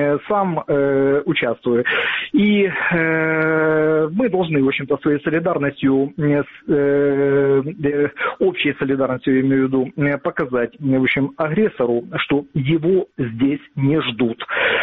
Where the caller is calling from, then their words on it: Kharkiv, Kharkiv Oblast, Ukraine; город Харьков.